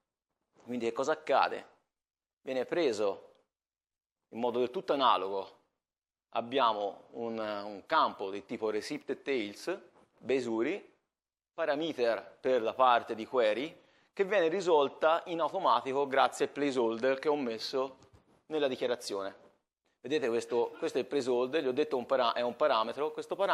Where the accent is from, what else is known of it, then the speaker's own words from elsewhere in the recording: Florence, Tuscany, Italy; come potete capire dall'accento, e anche come ho detto, sono di Firenze, quindi un po' di tempo ci metto a tornare a casetta